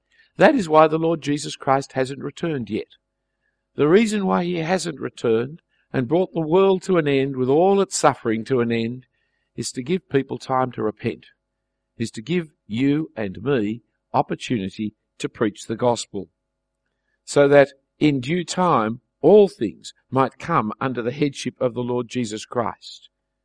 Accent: Australia; Now, I'm an Australian and I've never seen a lion in real life, other than in a zoo.

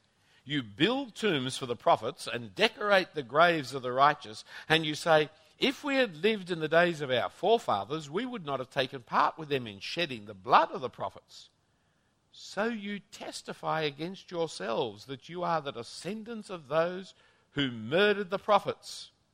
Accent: Australia; You can't enjoy the privilege of being an Australian without also being ashamed of what Australia has done.

